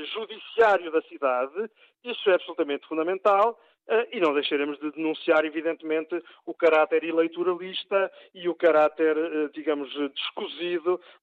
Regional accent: Coimbra, Portugal; eu que sou de Coimbra

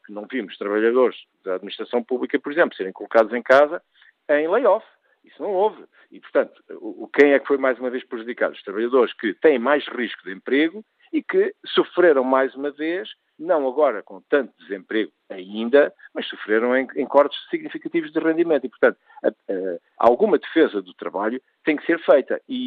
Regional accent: Portugal; pessoalmente, como português, como cidadão, absolutamente confuso

